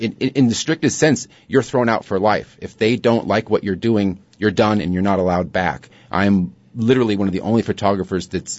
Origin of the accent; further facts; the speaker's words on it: United States; No. I'm American. I'm from Hungarian descent.